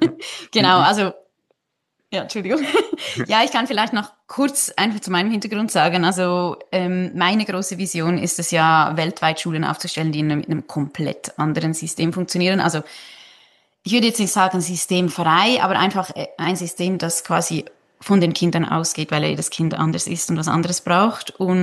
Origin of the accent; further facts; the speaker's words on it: Switzerland; Ich bin ja selber aus der Schweiz